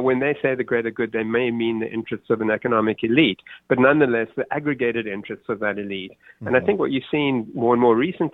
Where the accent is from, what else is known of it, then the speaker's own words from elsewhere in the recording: South Africa; moved away; if they hadn't noticed the accent, that I'm from South Africa. I grew up there and was active in the anti-apartheid struggle for a decade.